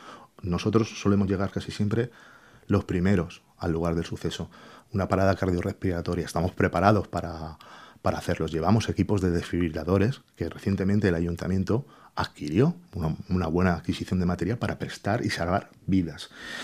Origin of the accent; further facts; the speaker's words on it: Elche, Valencian Community, Spain; soy de Elche y un compañero será de Alicante.